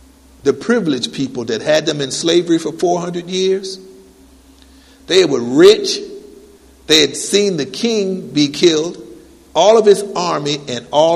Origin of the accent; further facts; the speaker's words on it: Hampton, Virginia, United States; When I grew up in the Tidewater area, matter of fact, I grew up in Hampton, Virginia